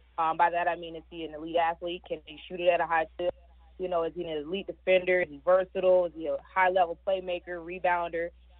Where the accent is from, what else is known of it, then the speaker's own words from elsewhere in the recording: Atlanta, Georgia, United States; Excited to be back home in my home state of Atlanta, Georgia